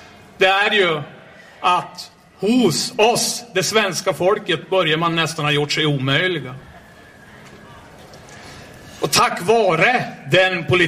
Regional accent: Norrland, Sweden; framförallt där jag kommer ifrån, uppe i Norrland

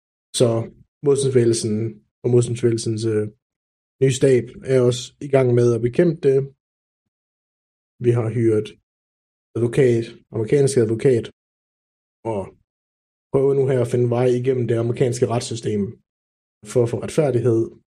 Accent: Aalborg, North Denmark Region, Denmark; i Aalborg, hvor jeg voksede op

